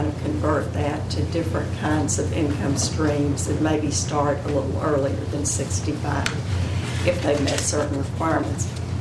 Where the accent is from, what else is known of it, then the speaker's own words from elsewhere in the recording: Austin, Texas, United States; I'm from Austin, Texas.